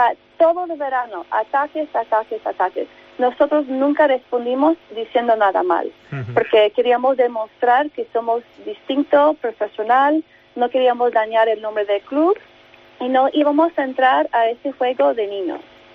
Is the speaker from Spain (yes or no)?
yes; Spain; La gente no entiende que esta es mi tierra. Yo tengo derecho de estar en España